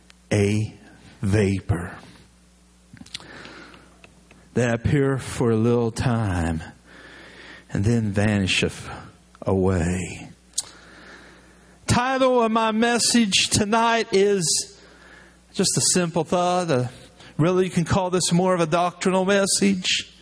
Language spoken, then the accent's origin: English; West Virginia, United States; But understand, I'm from West Virginia, and when you're from West Virginia and then you live in Virginia, you kind of get used to mountains.